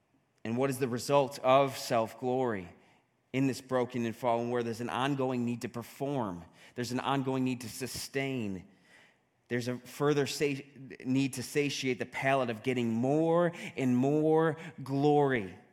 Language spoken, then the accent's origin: English; Northeast, United States; accent: Northeast; I have to enunciate myself with my Northeast accent.